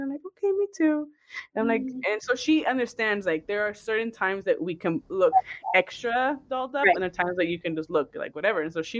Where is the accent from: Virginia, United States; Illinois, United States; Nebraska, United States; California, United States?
California, United States; Los Angeles; So I grew up by like, you know where Kenneth Hahn, the park is? But yeah. Like on La Brea in Washington.